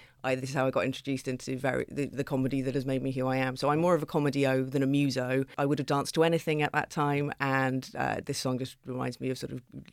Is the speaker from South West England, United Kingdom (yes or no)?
yes; Bristol, South West England, United Kingdom; I'm from Bristol, really.